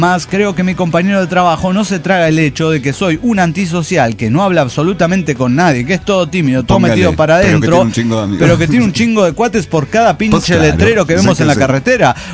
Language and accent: Spanish; Villa Hidalgo, Jalisco, Mexico; después de 5 años de estar aquí, en esta hermosa ciudad, tengo que cargar mis cosas y regresar a mi bello Jalisco. Solo que no a mi pueblo, que es Villa Hidalgo.